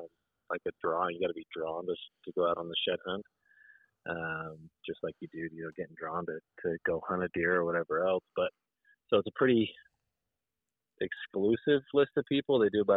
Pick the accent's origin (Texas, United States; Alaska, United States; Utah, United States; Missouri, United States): Utah, United States; South Ogden; now in West Haven, United States; I live here in West Haven. I grew up in South Ogden.